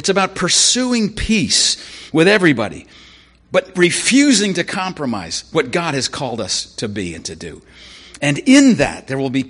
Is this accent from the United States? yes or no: no; Canada; I can't because I'm a Canadian.